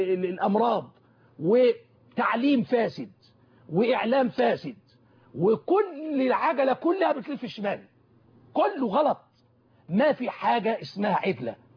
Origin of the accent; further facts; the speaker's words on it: Egypt; وأنا مصري